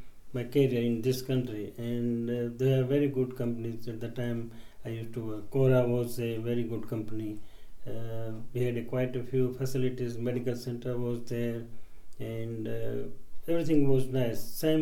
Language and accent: English; Mumbai, Maharashtra, India; moved away as an adult; now in Leicester, United Kingdom; Originally, I am from India. I was in Bombay, and I came into this country in 1976